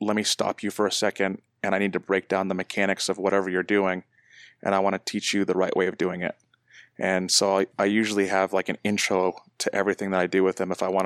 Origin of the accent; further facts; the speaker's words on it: New Hampshire, United States; So growing up in New Hampshire, I pretty much had three sports that I enjoyed playing